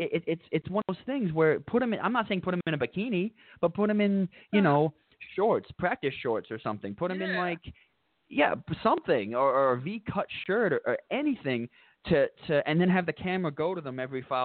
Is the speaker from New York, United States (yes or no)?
yes; New York, United States; accent: Long Island; I have the Long Island thing, but I also have the everyone around here asked me if I'm from New England because I sort of have – I picked up –